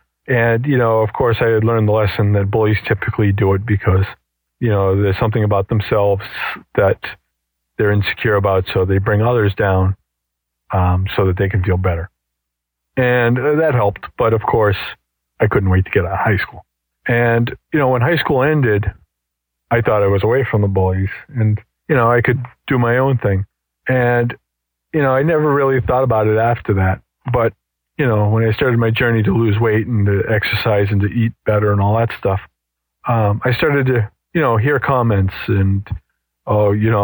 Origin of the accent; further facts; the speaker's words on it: Boston, Massachusetts, United States; I'm from Boston